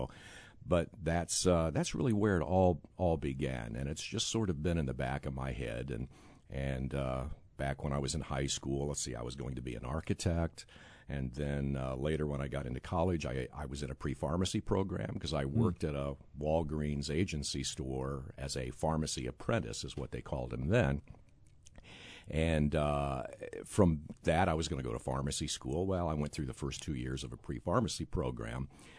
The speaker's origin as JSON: {"language": "English", "town": "Taylorville", "region": "Illinois", "country": "United States", "tie": "born or raised there", "said": "I was in Taylorville."}